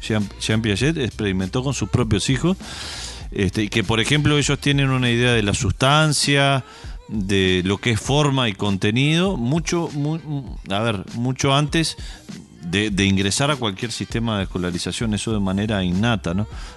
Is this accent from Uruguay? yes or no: yes; Canelones, Uruguay; Claro, porque como soy de Canelón, no, eso del interior...